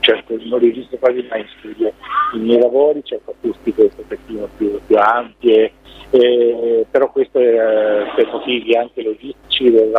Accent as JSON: {"language": "Italian", "town": "Genoa", "region": "Liguria", "country": "Italy", "lives_now": "Bologna, Italy", "said": "è la mia terra, è la mia città, anche se abito ormai da tantissimi anni a Bologna, però in questo momento mi trovo esattamente davanti al mare a Genova. Arrivato da poche ore."}